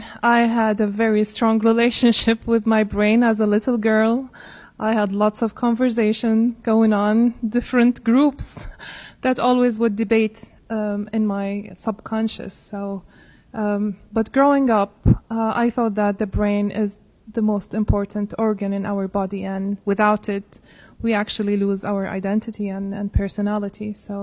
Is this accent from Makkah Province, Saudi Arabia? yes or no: no; Riyadh, Riyadh Province, Saudi Arabia; English is a second language; I am from Saudi Arabia, from Riyadh, a country where it's really hot and it's more of a desert.